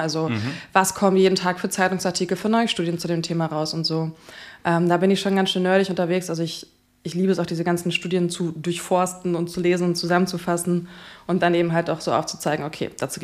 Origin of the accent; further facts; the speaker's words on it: Poland; ich bin Pole